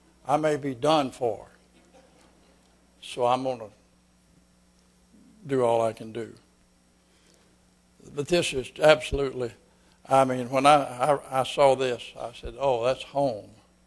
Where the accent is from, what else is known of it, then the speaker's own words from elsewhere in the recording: Louisiana, United States; also born or lived in Arkansas; I was born in South Arkansas, raised up in Louisiana.